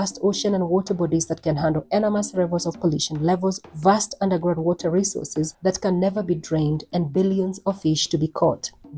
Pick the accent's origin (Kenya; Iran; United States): Kenya; Now, I am from Kenya, a beautiful, magical country located east of Africa. I grew up in the village and I was born among the ambitious people of the Agikoyo tribe. By the way